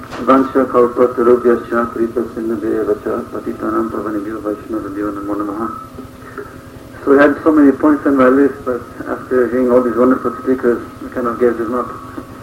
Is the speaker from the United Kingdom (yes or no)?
no; Israel; English is a second language; And I say a kind of a shallow answer, I'm from Israel, this and that.